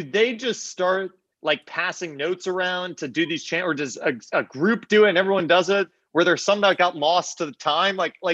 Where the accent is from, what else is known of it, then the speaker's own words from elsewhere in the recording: New York, United States; now in Nashville, United States; I grew up in New York, Madison Square Garden, my favorite venue of all time. Living in Nashville for several years, I now have a deep connection to Bridgestone.